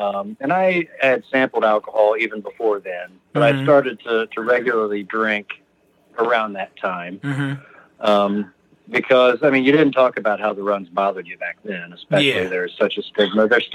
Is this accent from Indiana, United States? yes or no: yes; Indianapolis, Indiana, United States; I'm from Indianapolis, Indiana.